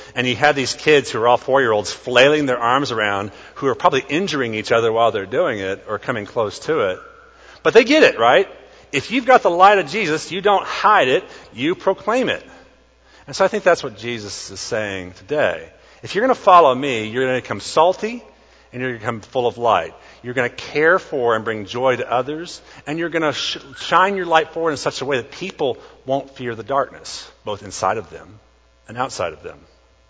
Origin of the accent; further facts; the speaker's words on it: United States; my nation is so awesome, I'm kind of owed something because I'm an American.